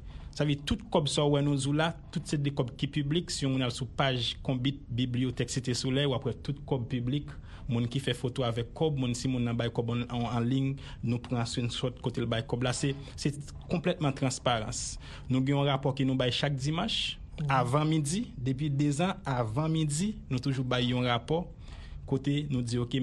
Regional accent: Haiti; parce qu'on est pays d'Haïti

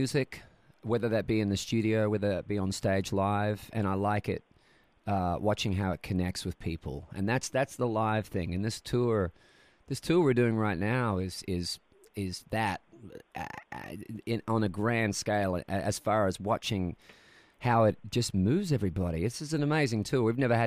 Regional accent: Australia; So it's just the sort of culture I grew up in Australia. But my dream was always to hopefully one day move to Nashville.

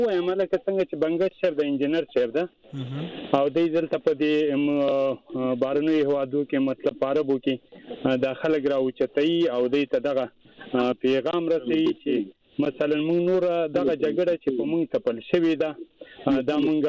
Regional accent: Wana, Khyber Pakhtunkhwa, Pakistan; زه د وزیرستان هم یم د لر بر افغان یم زه سلیمان خیل یم د جنوبي وزیرستان د وانه سرم تعلق لرم

